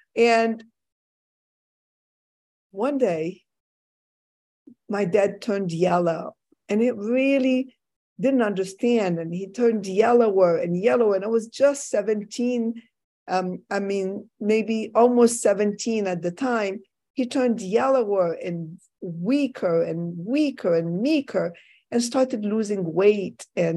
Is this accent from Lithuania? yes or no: no; Egypt; English is a second language; I am from Egypt. I'm originally from Egypt.